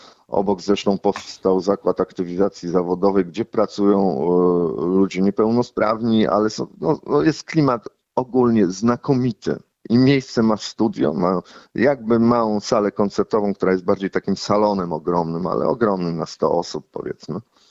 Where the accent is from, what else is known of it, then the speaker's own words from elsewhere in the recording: Gdańsk, Pomeranian Voivodeship, Poland; No, ja jestem z Gdańska, więc tam jest długa tradycja płonących przez przypadek rzekomo